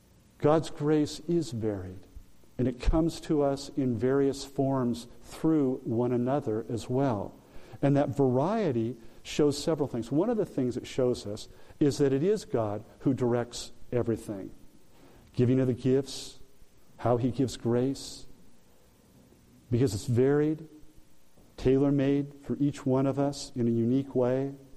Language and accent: English; Arcadia, California, United States; it's in Arcadia, the town I grew up in.